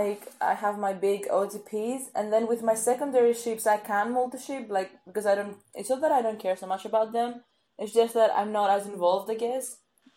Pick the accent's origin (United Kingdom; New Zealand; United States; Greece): Greece; I'm from Greece. I just became 25 years old, so a quarter of the century.